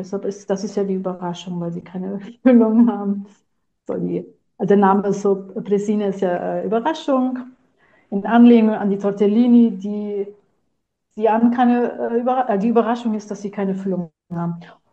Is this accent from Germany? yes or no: no; Italy; weil man als Italiener ja doch in eine Schublade gesteckt wird